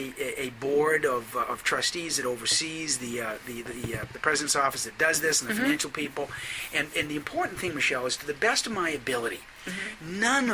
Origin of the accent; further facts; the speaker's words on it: Waterville, United States; I'm cheap. I'm from Waterville. I grew up in Waterville. We're four generations there.